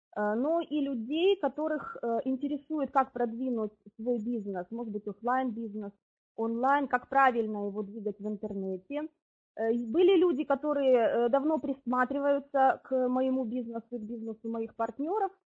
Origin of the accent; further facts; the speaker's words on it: Far East, Russia; now in Turkey; Я уже 7 лет живу в Турции, а сама я с Дальнего Востока.